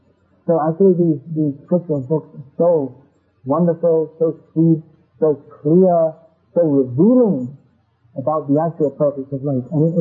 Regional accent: England, United Kingdom; I was brought up in England.

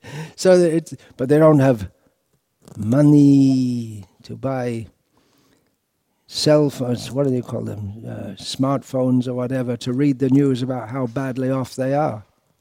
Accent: India; I come from India where people sleep in the night, generally speaking.

